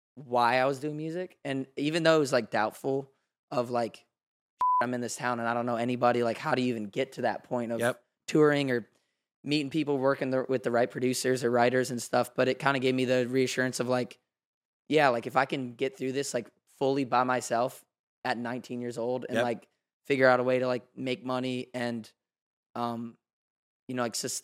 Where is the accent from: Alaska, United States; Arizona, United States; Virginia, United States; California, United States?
Arizona, United States; Because where I grew up in Arizona, it was like, you go to the left and you have like, you know, 10 minutes down the road, it's like horse ranches and everyone's like super Southern.